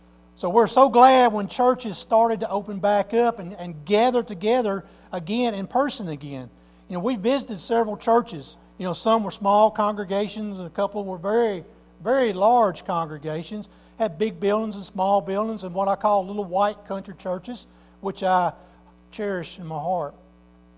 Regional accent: Arkansas, United States; accent: twang; moved away as an adult; my wife and I moved from South Arkansas, if you didn't already know by my twang and dialect in my voice. I used to tell people I'm from L.A. So you don't sound like you're from L.A. Well, I'm from Lower Arkansas.

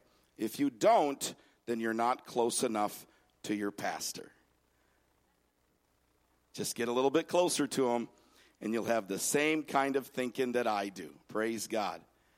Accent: Wisconsin, United States; And unfortunately, this Wisconsinite isn't as good a shot as that Texan.

